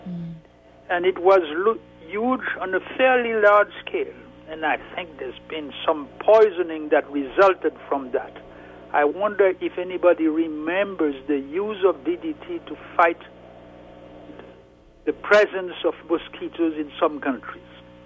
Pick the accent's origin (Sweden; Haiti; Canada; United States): Haiti; I'm originally from Haiti.